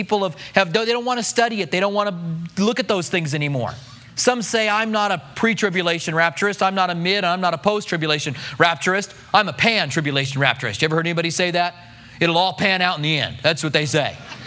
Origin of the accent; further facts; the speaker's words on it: United States; You're right, I am an American.